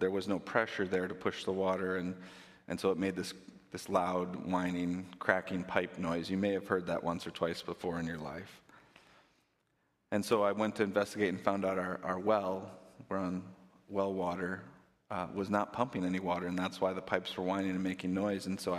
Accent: Kenosha, Wisconsin, United States; when they came back here to Wisconsin, where I grew up in Kenosha

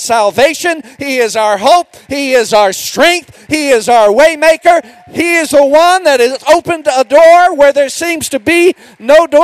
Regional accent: Texas, United States; But by way of background, I'm originally from the Republic of Texas.

